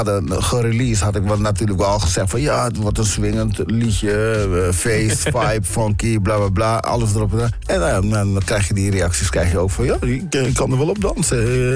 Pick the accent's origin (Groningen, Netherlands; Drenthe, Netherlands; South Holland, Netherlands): Groningen, Netherlands; Stadskanaal; we zijn opgegroeid in Stadskanaal. Ik woon nu niet meer in Stadskanaal.